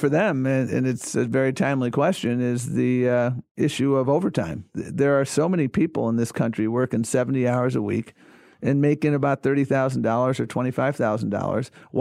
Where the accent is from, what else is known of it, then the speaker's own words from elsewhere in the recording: Buffalo, New York, United States; when I was growing up in Buffalo, Ezra, if one of my friend's parents was a manager, that meant they were in the middle class.